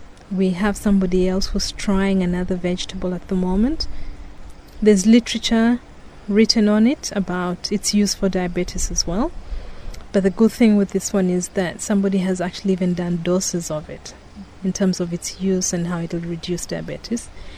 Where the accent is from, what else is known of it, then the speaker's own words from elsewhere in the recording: Rift Valley, Kenya; And that took me back home. I come from the Rift Valley, and I've gotten a lot from the women there, from the older people there.